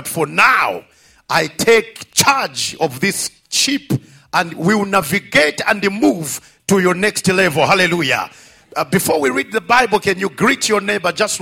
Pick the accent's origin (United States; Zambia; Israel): Zambia; as you have heard from the man of God. I come from Zambia